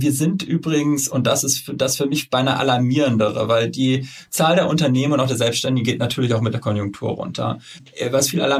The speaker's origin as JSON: {"language": "German", "country": "Switzerland", "said": "ich komme aus der Schweiz."}